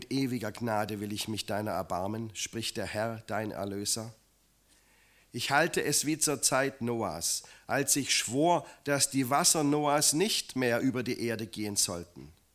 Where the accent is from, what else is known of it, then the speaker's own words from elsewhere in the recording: Eichelberg, Germany; in unserer kleinen Dorfkirche in Eichelberg, wo ich aufgewachsen bin.